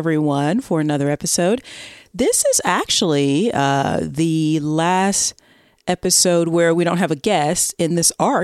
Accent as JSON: {"language": "English", "region": "the South", "country": "United States", "said": "I'm a Southerner, but I'm not really that into football."}